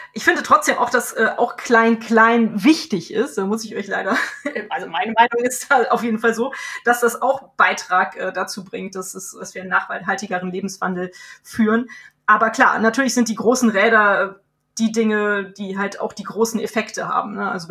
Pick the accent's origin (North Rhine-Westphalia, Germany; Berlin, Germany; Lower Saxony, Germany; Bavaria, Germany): North Rhine-Westphalia, Germany; Cologne; den kölschen Klüngel, den wir hier in meiner Heimatstadt manchmal haben